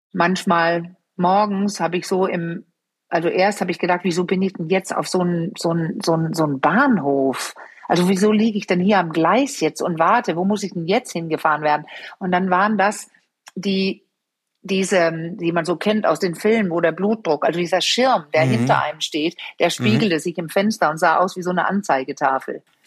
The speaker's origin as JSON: {"language": "German", "country": "Denmark", "second_language": "German", "said": "ich bin Dänin"}